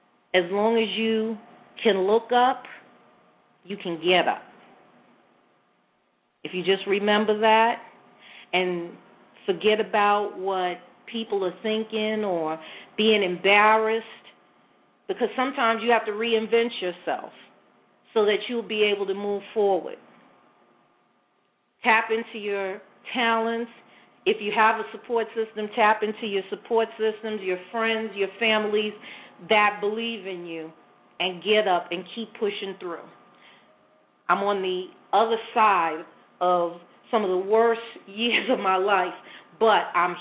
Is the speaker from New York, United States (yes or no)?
yes; Brooklyn, New York, United States; accent: Brooklyn; And those who know me know that I grew up in Brooklyn. I'm sure that anyone that can hear the sound of my voice, I've been told I have a very hard Brooklyn accent